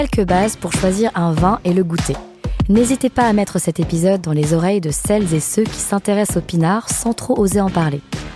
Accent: Lille, Hauts-de-France, France; Ce sera l'occasion de parler de la cuisine du Nord, puisque je suis née et j'ai grandi à Lille.

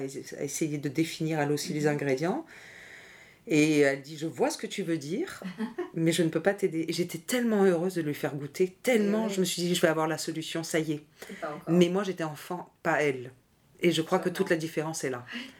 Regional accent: Marseille, Provence-Alpes-Côte d'Azur, France; now in Paris, France; Ou dans je dirais toujours chez moi, à Marseille.

